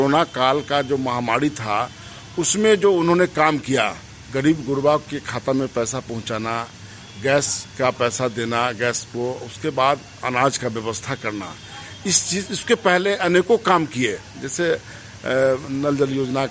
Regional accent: Samastipur, Bihar, India; इस नाते भी समस्तीपुर में इस बात का चर्चा है कि हमारे समस

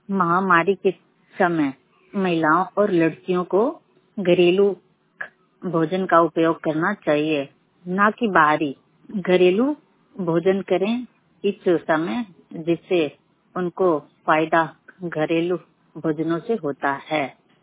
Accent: Mardagram, Uttar Pradesh, India; मर्दाग्राम जिला गाजीपुर की रहने वाली हूँ।

